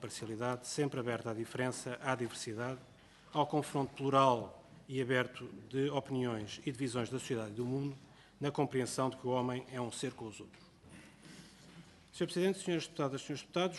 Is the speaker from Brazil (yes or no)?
no; Barreiro, Setúbal, Portugal; muito similar à cidade onde nasci e cresci, o Barreiro.